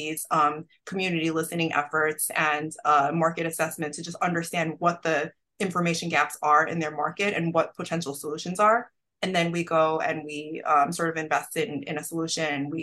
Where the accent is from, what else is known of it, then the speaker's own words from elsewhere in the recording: New York, United States; Sure. I grew up in New York, and I actually became interested in journalism when I was still in high school